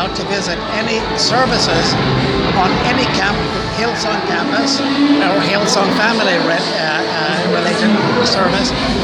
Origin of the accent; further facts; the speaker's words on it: Canada; now in Sweden; I grew up in Canada, so Canada is mostly my cultural identity, but my residence is in Sweden.